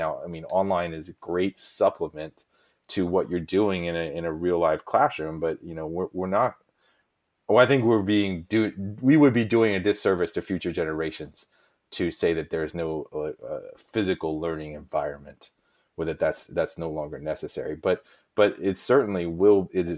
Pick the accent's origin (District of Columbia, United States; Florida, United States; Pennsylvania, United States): District of Columbia, United States; Washington; So I'm from Washington, D.C., so I include Washington, D.C.